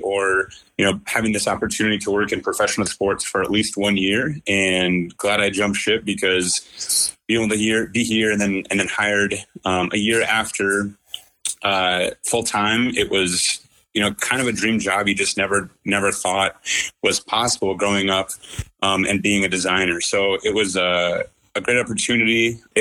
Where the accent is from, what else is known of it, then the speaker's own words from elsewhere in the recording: Iowa, United States; I grew up born and raised in Iowa, attended Iowa State University